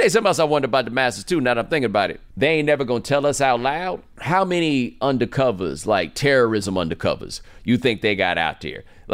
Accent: Texas, United States; I'm from Texas, okay?

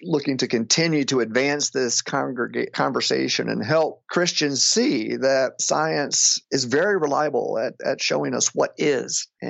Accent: the South, United States; And again, growing up in the South, coming out of a church tradition that was not expressly evangelical, I mean, I never heard any of these anti-evolution stories.

